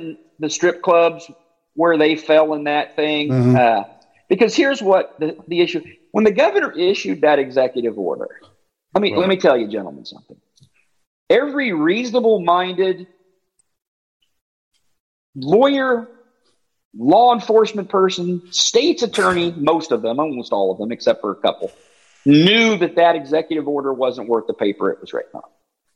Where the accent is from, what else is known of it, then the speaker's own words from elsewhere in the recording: Greenville, United States; I love my hometown, but it's a small 5,000 person community. There's a few restaurants and a movie theater that hasn't been open since COVID started. And, there's not a lot to do in the city of Greenville, but I love the community.